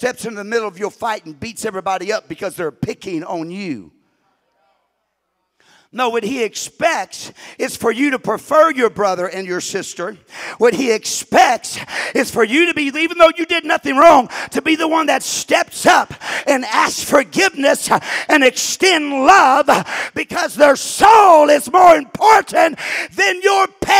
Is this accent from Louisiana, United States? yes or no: yes; Louisiana, United States; Now, I love shellfish. I'm Cajun. I love crawfish.